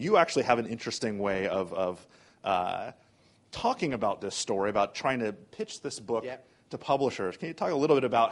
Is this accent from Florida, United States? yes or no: yes; Florida, United States; because I'm from Florida, my wife's in politics